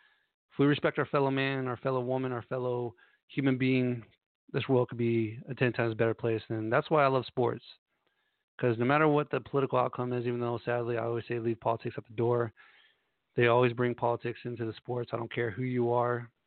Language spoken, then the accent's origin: English; United States; For me, I mean, as an American soccer fan, that was just a travesty.